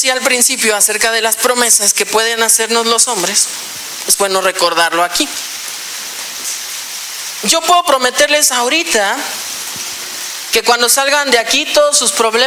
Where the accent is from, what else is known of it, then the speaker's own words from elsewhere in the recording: Mexico; Creo que como mexicanos tenemos mucha esperanza